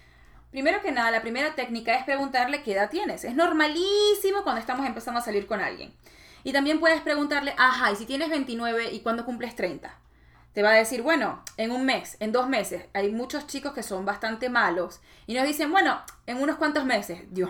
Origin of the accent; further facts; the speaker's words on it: Maracaibo, Zulia, Venezuela; now in Miami, United States; Número uno, porque yo soy de Maracaibo.